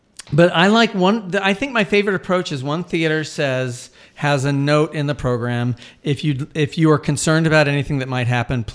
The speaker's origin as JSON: {"language": "English", "country": "Cuba", "said": "I didn't realize that Cuba, because I'm from Cuba, I pronounce Cuba."}